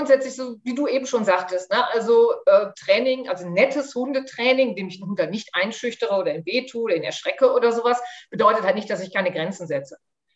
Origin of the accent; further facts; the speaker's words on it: Rhineland, Germany; moved away; Ich wohne hier so quasi mittendrin in Bayern. Wie man auch hört, ich komme ursprünglich nicht aus Bayern, sondern halt mehr so aus dem Rheinland da oben.